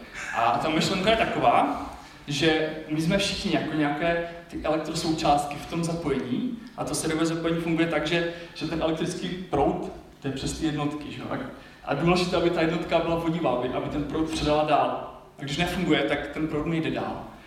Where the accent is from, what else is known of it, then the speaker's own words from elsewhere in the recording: Vsetín, Zlín Region, Czechia; jsem ze Vsetína